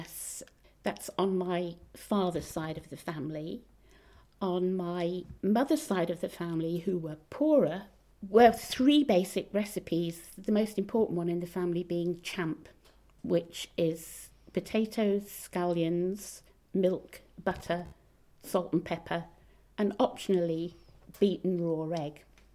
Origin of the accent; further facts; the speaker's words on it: Northern Ireland, United Kingdom; I was born on the island of Ireland in the north, so I'm technically British, but my heart is Irish.